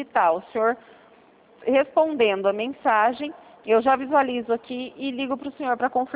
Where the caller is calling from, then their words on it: Presidente Prudente, São Paulo, Brazil; eu sou do Santander, falo aqui de Presidente Prudente.